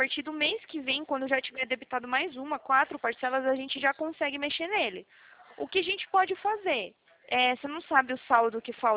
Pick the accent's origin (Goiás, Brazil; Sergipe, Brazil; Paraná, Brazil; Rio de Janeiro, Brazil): Paraná, Brazil; Prudentópolis; born there; now in Atibaia, Brazil; Eu nasci aí no Paraná, tá? Eu nasci